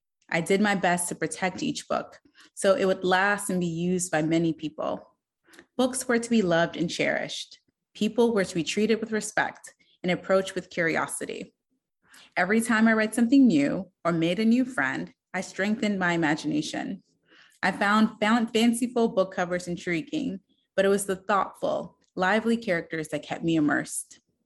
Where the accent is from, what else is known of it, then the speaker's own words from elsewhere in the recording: Arlington, Virginia, United States; As a child growing up in Arlington, Virginia, I spent hours at the public library and not the bookstore.